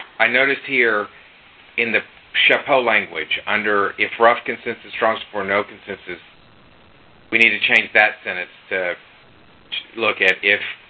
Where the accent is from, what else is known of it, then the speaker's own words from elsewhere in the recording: United States; As an American, I think I should steer clear of that.